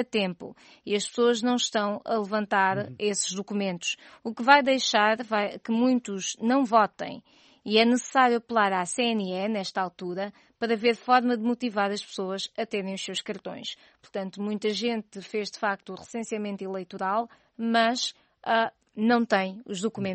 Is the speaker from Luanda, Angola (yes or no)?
no; Benguela, Angola; É bom ouvi-lo a partir daí da minha terra.